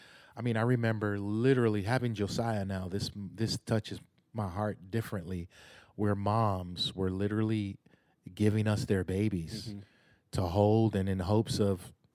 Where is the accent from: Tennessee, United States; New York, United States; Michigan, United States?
Tennessee, United States; growing up in America in a place like Middle Tennessee, where I'm thankful we live here